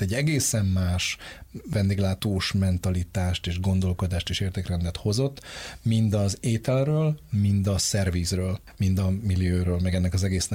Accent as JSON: {"language": "Hungarian", "region": "Budapest", "country": "Hungary", "tie": "born or raised there", "said": "bár alapvetően budai gyerek vagyok"}